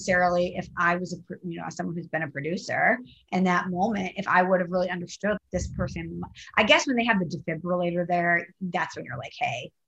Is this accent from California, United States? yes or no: no; Indiana, United States; I'm from Indiana, and it's cornhole there.